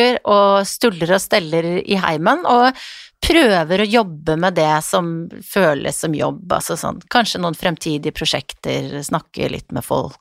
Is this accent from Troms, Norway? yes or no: no; Bergen, Vestland, Norway; jeg fløy fra Bergen, min hjemby, i dag tidlig.